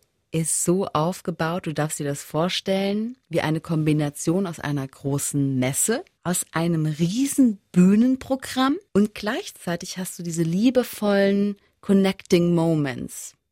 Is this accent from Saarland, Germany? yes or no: yes; Saarland, Germany; aber wir sind Saarländer